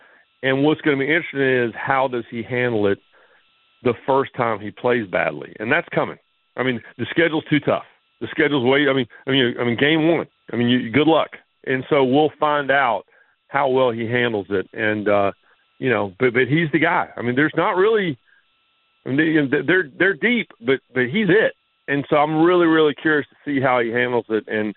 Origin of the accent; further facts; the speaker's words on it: North Carolina, United States; also born or lived in Tennessee / Connecticut; All right, so I grew up in North Carolina. I went to school in Tennessee. I lived in Connecticut for a couple of years when I started ESPN. Other than that, I've lived in North Carolina my whole life. I grew up in the Triangle.